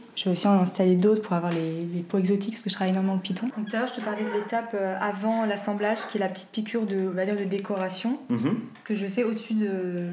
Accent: Rennes, Brittany, France; Même quand j'étais chez moi à Rennes

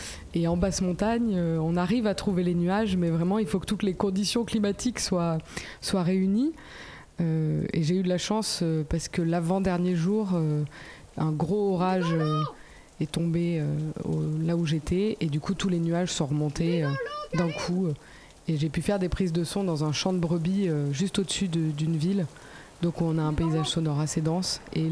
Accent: Nouvelle-Aquitaine, France; moi je viens de la Corrèze, alors pas de là où j'ai emménagé. Moi je viens de la Haute-Corrèze, vraiment l'endroit où il fait bien froid. Là je suis en plein centre de la Corrèze, sur le plateau de Mille Vaches, dans le coin qu'on appelle les Monédières.

